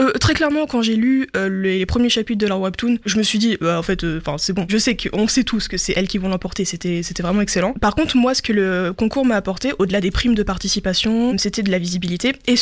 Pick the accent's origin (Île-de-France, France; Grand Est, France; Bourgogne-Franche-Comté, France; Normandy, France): Normandy, France; Le Havre; je suis une autrice de bande dessinée et de webcomic de 24 ans. Je suis havraise.